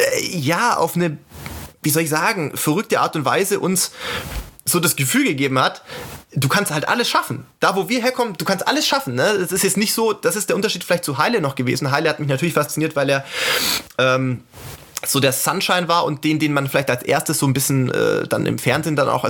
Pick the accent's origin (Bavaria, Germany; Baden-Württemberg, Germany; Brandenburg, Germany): Baden-Württemberg, Germany; Sindelfingen; born there; der mich als gebürtigen Schwaben in Sindelfingen natürlich wahrscheinlich einigermaßen nachvollziehbar auch fasziniert hat